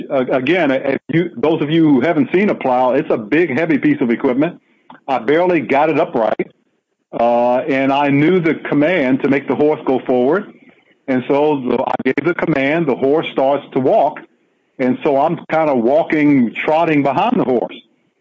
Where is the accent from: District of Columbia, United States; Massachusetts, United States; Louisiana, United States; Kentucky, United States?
District of Columbia, United States; Washington; because growing up in Southeast D.C., I didn't consider it fortunate at the time